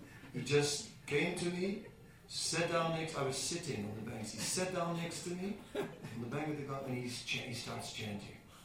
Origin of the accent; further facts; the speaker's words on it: Amsterdam, North Holland, Netherlands; I am from Amsterdam after all.